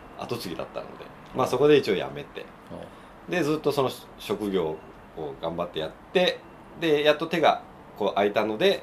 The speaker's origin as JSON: {"language": "Japanese", "town": "Okazaki", "region": "Aichi", "country": "Japan", "said": "で愛知県岡崎出身なんですけど、まあ、80年代ジャバメタブーム全盛の"}